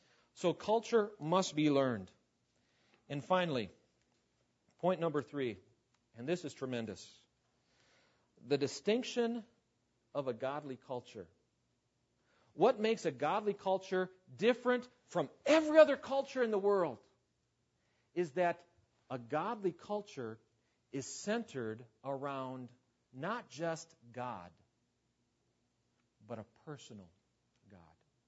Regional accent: United States; I said, I'm Swedish. I'm an American.

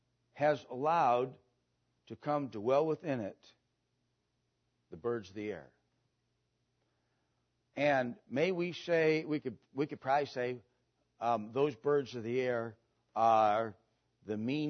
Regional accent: Wisconsin, United States; I'm old enough to tell you this. I grew up in Wisconsin. And I grew up in Wisconsin

